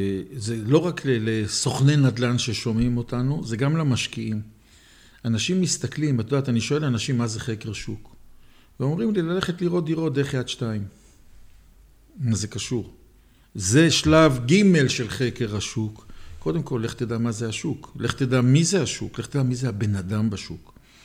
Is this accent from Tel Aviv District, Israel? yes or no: no; Jerusalem, Jerusalem District, Israel; אני ירושלמי